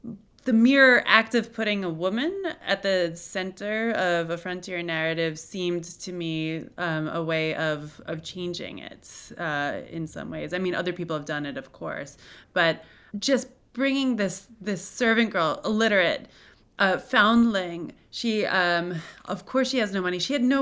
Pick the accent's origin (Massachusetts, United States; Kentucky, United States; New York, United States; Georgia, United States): New York, United States; Cooperstown; I'm from Cooperstown, New York. James Fenimore Cooper is our first frontier great novelist in America.